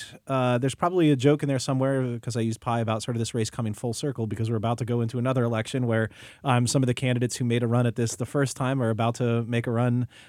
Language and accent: English; Upper St. Clair, Pennsylvania, United States; I grew up in Upper St. Clair.